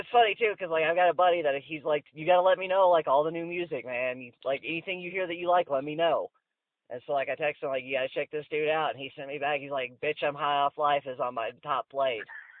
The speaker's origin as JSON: {"language": "English", "region": "Arkansas", "country": "United States", "said": "I'm from Northeast Arkansas, right in that little corner where it's like almost Missouri and almost Tennessee. So I'm like a little bit north of Memphis and a little bit south of St. Louis."}